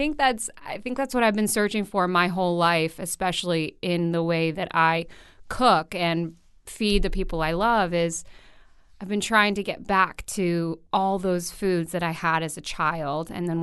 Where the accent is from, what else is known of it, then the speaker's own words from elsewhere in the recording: Greece; I come from a long line of incredible cooks and people who have always had this joy around the kitchen and feeding people. And the Greeks are notoriously known for feeding you